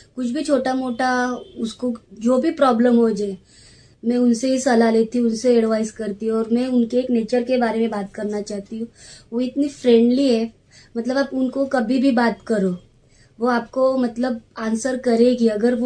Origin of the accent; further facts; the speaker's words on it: Mumbai, Maharashtra, India; मैं शिवडी मुंबई से हूँ।